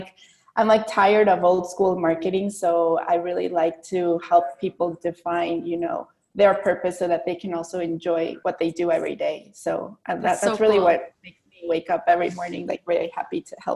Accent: San Luis Potosí, Mexico; English is a second language; also born or lived in Michigan, United States; I'm tuning in from Mexico. I'm from Mexico and I live in San Luis Potosí, and it's very sunny here.

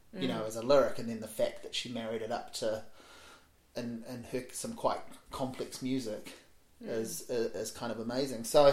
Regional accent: Hawke's Bay, New Zealand; growing up in Hawke's Bay, you couldn't find those things.

